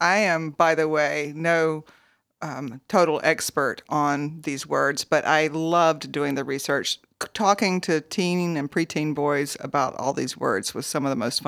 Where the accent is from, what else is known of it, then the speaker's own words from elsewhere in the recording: Mississippi, United States; I am a daughter of Mississippi.